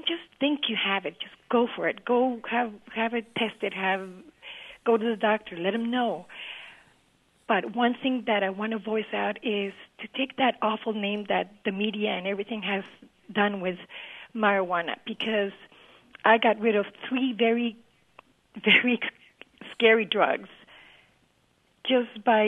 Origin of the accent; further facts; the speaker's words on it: Colombia; now in United States; At the time I was in Florida, I'm originally from Colombia. I was 38 years old when I was diagnosed with stomach cancer.